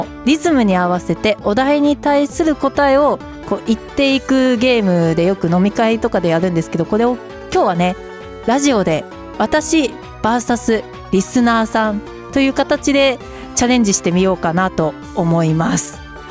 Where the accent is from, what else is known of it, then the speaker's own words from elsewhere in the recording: Hokkaido, Japan; born there; 北海道生まれなんでね、あの函館のイカ飯弁当とかいろいろ考えたんですけど